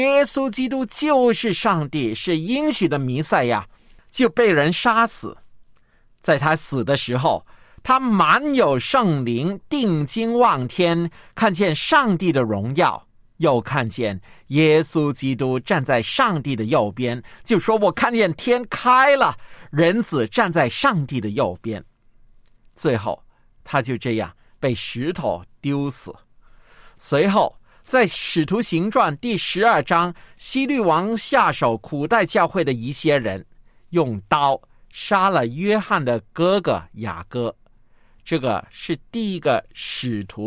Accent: China; 就好像我们中国人清明节一样，纪念我们的前人，慎终追远。

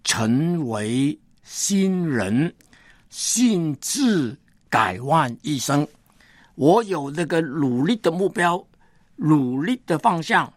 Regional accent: China; 或者是我们中国人从前呢常常抽烟的

